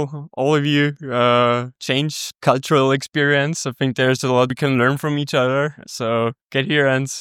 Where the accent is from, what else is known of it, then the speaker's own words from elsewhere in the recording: Austria; No, I'm from Austria.